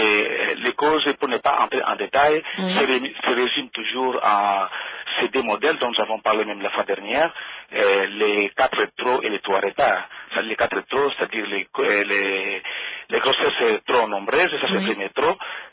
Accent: Maniema, DR Congo; Bon, ici chez nous, au Maniema

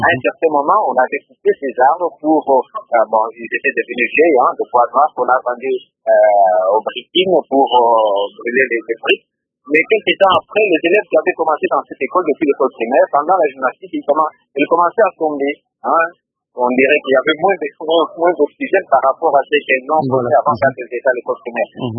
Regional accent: France; moi je viens de la France, hein.

